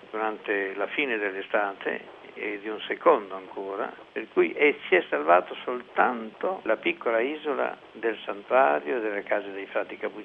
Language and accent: Italian; Emilia-Romagna, Italy; io sono un emiliano